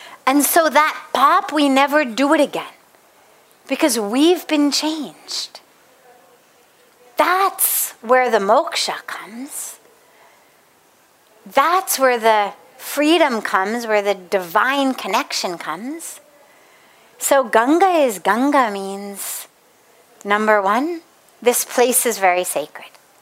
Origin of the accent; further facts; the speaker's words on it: Los Angeles, California, United States; I'm from Los Angeles. We were back in LA for an event.